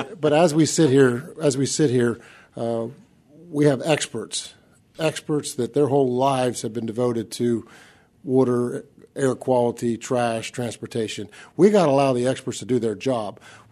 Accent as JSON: {"language": "English", "region": "Pennsylvania", "country": "United States", "moved": "as an adult", "said": "Many of us came here from other parts of the country. I came from Pennsylvania. I'm here 21 years."}